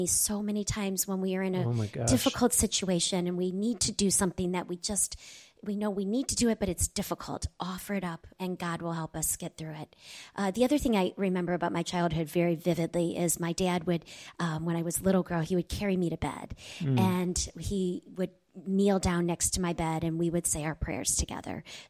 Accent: Munster, Indiana, United States; born there; I was born in Munster, Indiana, which is Northwest Indiana. Really kind of a suburb of Chicago.

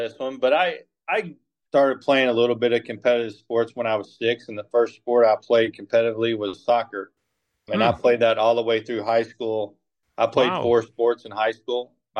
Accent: Owensboro, Kentucky, United States; born there; Well, I was born in Owensboro, Kentucky, little old town in Kentucky, about 70,000.

